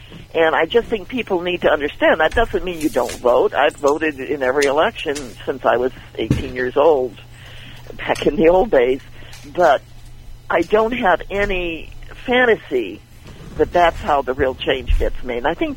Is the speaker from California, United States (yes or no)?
yes; San Luis Obispo, California, United States; I was born and raised in San Luis Obispo.